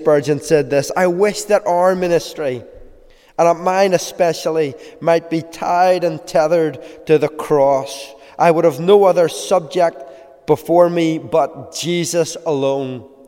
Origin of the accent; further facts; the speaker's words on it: Belfast, Northern Ireland, United Kingdom; When I grew up in East Belfast